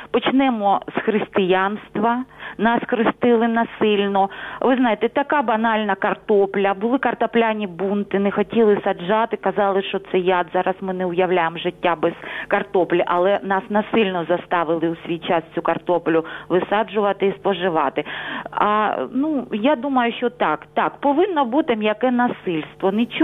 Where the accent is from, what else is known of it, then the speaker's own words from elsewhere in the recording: Luhansk Oblast, Ukraine; Вітаю, я з Луганщини.